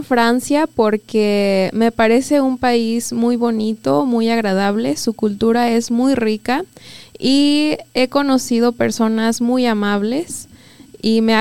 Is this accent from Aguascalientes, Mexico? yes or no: yes; Aguascalientes, Mexico; Bueno, yo vengo de Aguascalientes, México, y eso está justo en el centro de México.